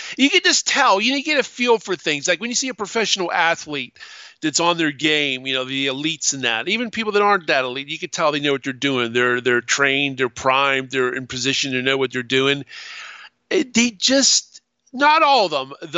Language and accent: English; Bethel Park, Pennsylvania, United States; since the kids from Bethel Park, my hometown, 5 minutes away